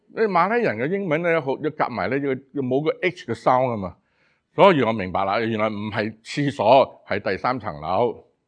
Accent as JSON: {"language": "Cantonese", "country": "Singapore", "tie": "born or raised there", "said": "你大家知道我喺新加坡嚟，我新加坡系如果用国语讲吓，我是土生土长嘅土豆吓"}